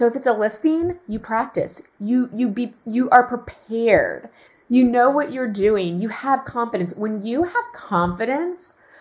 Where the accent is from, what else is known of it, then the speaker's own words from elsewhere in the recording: Pennsylvania, United States; I grew up outside of Philadelphia, okay, on a farm